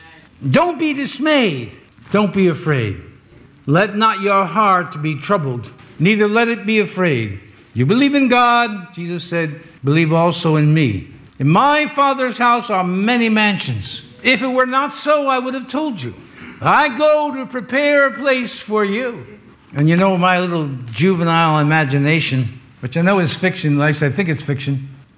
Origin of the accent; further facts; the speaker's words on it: New York City, New York, United States; As you know, I'm a New Yorker. I grew up in New York City, not New York State.